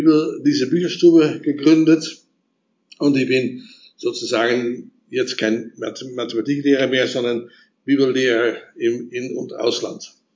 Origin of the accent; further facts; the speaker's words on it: Netherlands; German is a second language; now in Germany; Ich bin verheiratet, habe einen Sohn. Und wir sind aus den Niederlanden. Das hört man sofort.